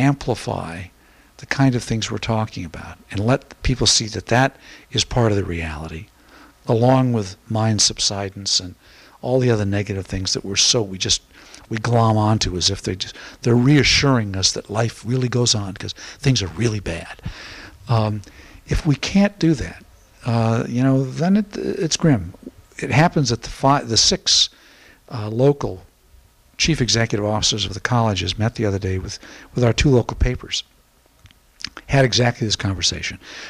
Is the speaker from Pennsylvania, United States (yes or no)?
no; Los Angeles, California, United States; I came from Los Angeles, where as the freeways developed, the notion was you could get anywhere in 20 minutes